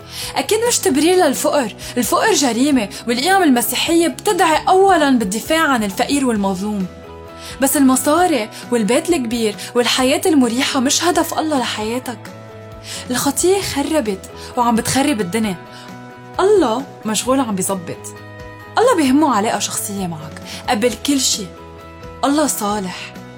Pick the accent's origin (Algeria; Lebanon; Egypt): Lebanon; بتبلش توصف سنة 2020، خصوصي علينا كلبنانيين.